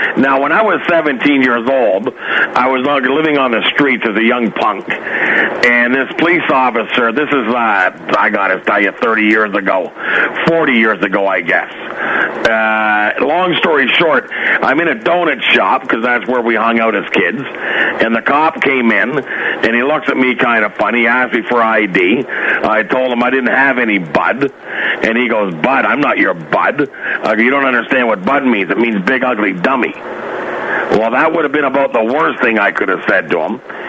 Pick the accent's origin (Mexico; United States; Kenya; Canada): Canada; Ontario; I'm a gentleman from Canada.